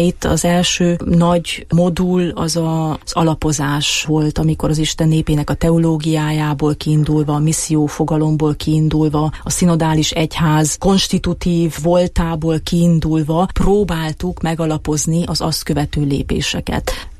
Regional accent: Romania; hogy hát magyar vagyok Romániából

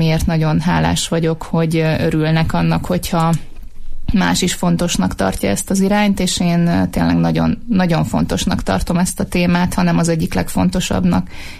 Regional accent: Szabolcs-Szatmár-Bereg, Hungary; Én alföldi lány vagyok, egy Szabolcs-Szatmár-Bereg vármegyei faluból származom

